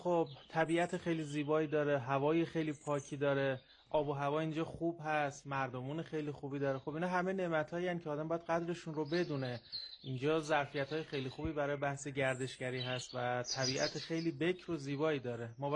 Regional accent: Shahrekord, Chaharmahal and Bakhtiari, Iran; من اهل شهر کردم.

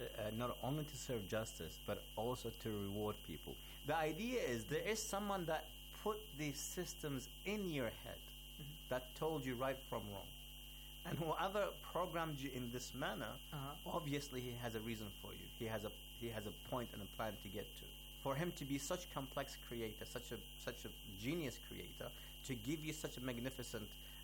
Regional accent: Iraq; now in Australia; I am from Iraq, currently residing in Australia.

